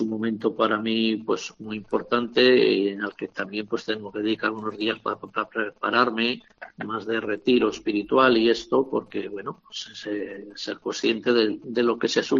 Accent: Montemayor, Castile and León, Spain; O sea que la vinculación al pueblo es una vinculación muy estrecha y seguirá siendo muy estrecha. No dejo de ser uno más de Montemayor.

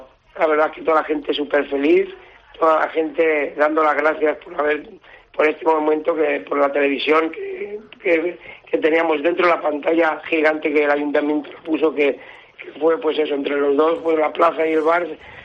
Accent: Spain; Yo soy español

